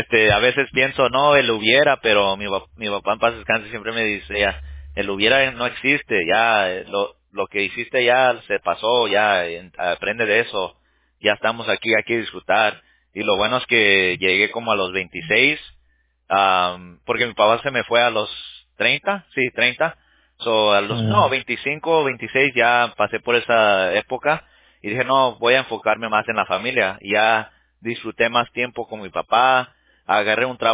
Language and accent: Spanish; Mexico; yo siempre me siento más mexicano, obviamente agradecido de estar aquí, pero por eso quiero tener agradecido por esos raíces y seguir hablando el español